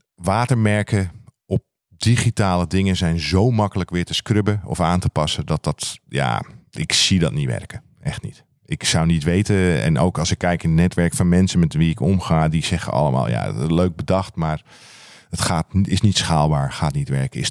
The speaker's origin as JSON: {"language": "Dutch", "town": "Alkmaar", "region": "North Holland", "country": "Netherlands", "tie": "born or raised there", "said": "Ik ben opgegroeid in Alkmaar in een buurt die wat je best een achterstandswijk kan noemen."}